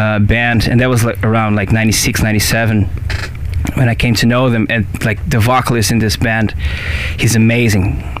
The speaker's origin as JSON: {"language": "English", "region": "Rio Grande do Sul", "country": "Brazil", "also_born_or_lived": "São Paulo", "moved": "as an adult", "said": "In my hometown, I'm from the southernmost state in Brazil originally. Okay. And then I moved to São Paulo when I was 20."}